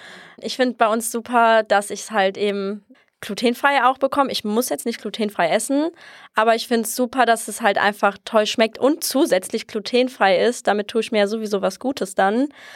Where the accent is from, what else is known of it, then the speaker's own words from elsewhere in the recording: Walluf, Hesse, Germany; Ich bin hier geboren in Walluf, also ich lebe schon immer hier. Ich kenne das eigentlich fast gar nicht anders.